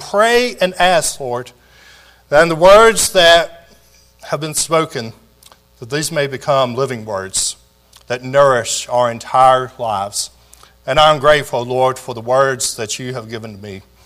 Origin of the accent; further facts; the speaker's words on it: Tarrant City, Alabama, United States; I grew up in Tarrant City. I grew up in a Nazarene church.